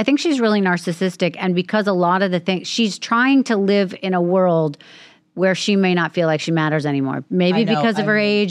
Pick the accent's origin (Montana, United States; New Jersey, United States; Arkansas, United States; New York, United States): New York, United States; New York City; I grew up in Manhattan, but my grandparents lived here on the island.